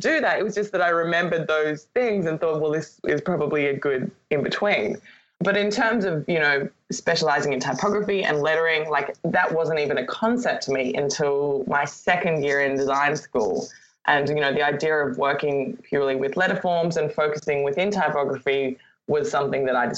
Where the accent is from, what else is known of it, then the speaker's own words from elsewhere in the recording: Australia; I don't think it was even apparent that I was from Australia.